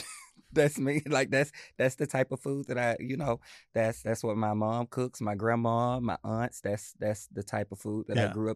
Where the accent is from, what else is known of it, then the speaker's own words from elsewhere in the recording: the South, United States; I come from the South where I grew up eating a lot of different